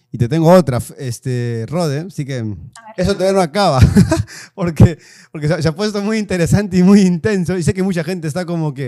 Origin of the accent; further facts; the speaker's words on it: Peru; yo como peruano, quizás gente argentina, chilenos, viendo como en el lugar, en el ambiente en el que hemos crecido